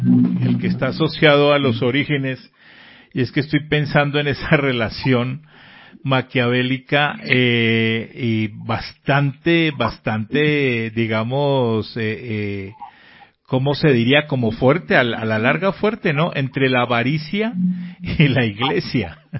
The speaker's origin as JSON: {"language": "Spanish", "region": "Bogotá", "country": "Colombia", "tie": "born or raised there", "said": "yo que nací en Bogotá, que toda la vida he estado aquí"}